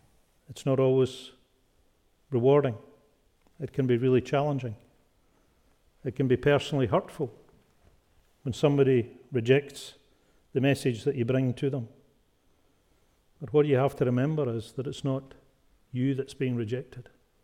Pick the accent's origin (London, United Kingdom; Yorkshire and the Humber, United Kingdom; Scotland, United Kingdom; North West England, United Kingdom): Scotland, United Kingdom; Being a Scotsman, I was paying a fixed price for the wedding venue